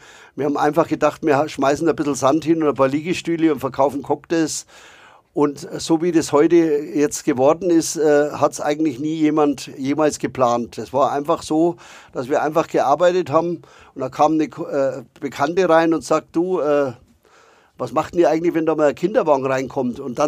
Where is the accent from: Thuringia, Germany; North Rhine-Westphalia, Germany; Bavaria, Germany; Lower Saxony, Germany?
Bavaria, Germany; Nuremberg; Und in Nürnberg ist halt Heimspiel. Das ist meine Heimat, mein Geburtsort.